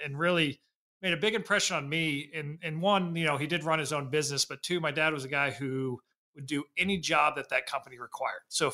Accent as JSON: {"language": "English", "region": "Indiana", "country": "United States", "tie": "born or raised there", "said": "All right. So, we'll go all the way back. I grew up in Indiana."}